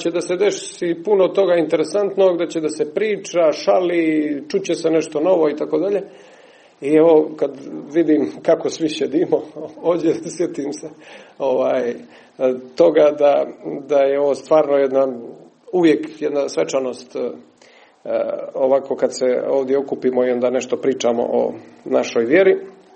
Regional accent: Cuce, Cetinje, Montenegro; kod nas gore u Cucama, u Katunskoj Nahiji

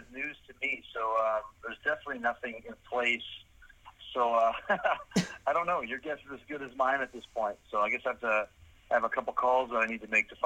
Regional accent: Winnipeg, Manitoba, Canada; So I grew up in Winnipeg, and Winnipeg is a great city

